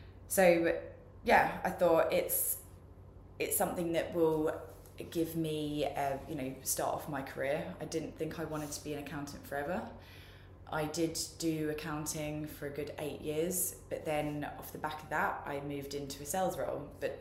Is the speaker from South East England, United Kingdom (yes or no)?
yes; South East England, United Kingdom; I'm 33 years old. I am from Surrey, work in London.